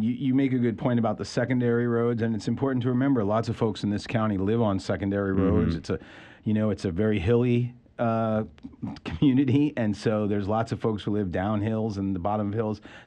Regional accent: New York, United States; I grew up in New York. I have experience driving in snow

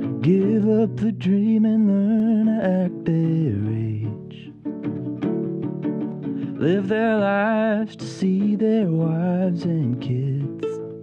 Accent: British Columbia, Canada; now in Los Angeles, United States; I'm from originally from Vancouver Island, Canada, and I kind of was coming going to Los Angeles because I really liked the music scene there, and I moved down there right at the beginning of the pandemic

